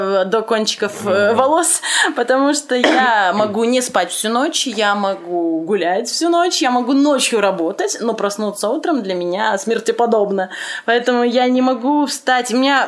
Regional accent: Brest Region, Belarus; now in Minsk, Belarus; здесь я сама из Брестской области, и когда я сюда приехала, да, я из разряда понаехали сюда

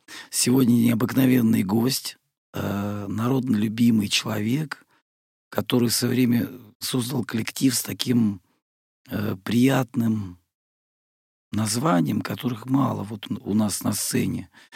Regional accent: Rostov Oblast, Russia; я сам из Ростовской области, да.

